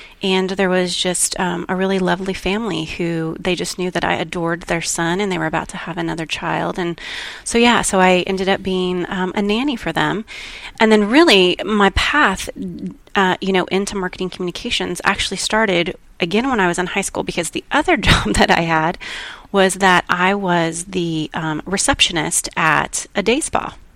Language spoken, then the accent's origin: English; Colorado, United States; now in Dallas, United States; So I'm born and raised in Colorado and went to the University of Colorado. And my ex-husband actually was offered a position here in Dallas.